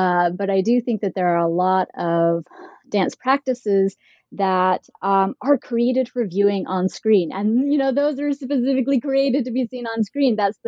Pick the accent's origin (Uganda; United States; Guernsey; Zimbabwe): United States; Utah; born or raised there; also born or lived in Idaho